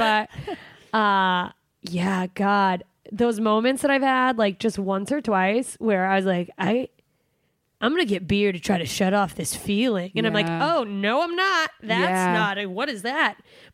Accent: Alaska, United States; I'm from Alaska.

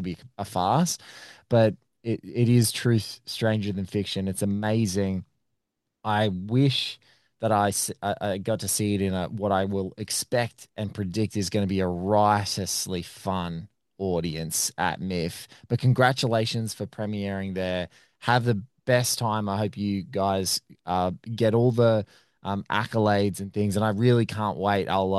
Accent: Australia; me as an Aussie.

